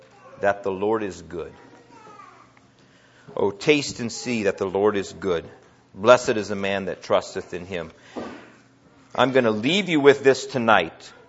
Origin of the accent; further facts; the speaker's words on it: Iowa, United States; And I grew up in Iowa, and in Iowa, everybody likes the Hawkeyes because there's no professional sports there